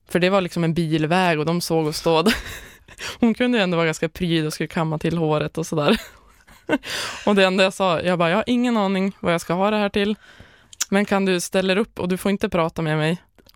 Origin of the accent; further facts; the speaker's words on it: Umeå, Västerbotten County, Sweden; Nu har jag bott hemma i Umeå typ 2 år.